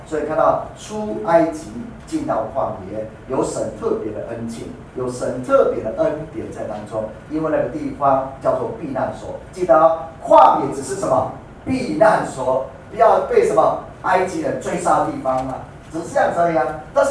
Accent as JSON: {"language": "Chinese", "town": "Puli", "region": "Nantou County", "country": "Taiwan", "tie": "born there", "said": "像我自己的这个算是我出生的地方在埔里"}